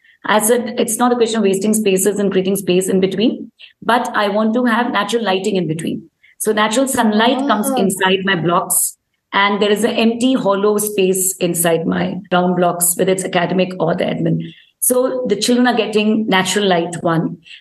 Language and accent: English; Dehradun, Uttarakhand, India; I'm also from Dehradun. So Dehradun is a place where we have grown amidst trees and I'm in nature. That's what I've grown in.